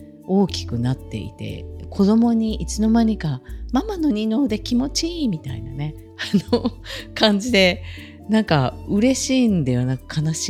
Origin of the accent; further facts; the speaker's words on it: Kansai, Japan; 私ね関西人だからスーパー銭湯大好きなんですけどね